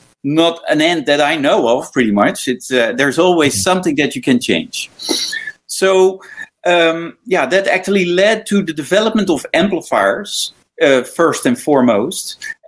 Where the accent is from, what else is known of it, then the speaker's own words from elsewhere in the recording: Netherlands; English is a second language; moved away; originally I'm from the Netherlands, as you can hear in my accent and probably see in my name as well. I moved with my whole family in 2005.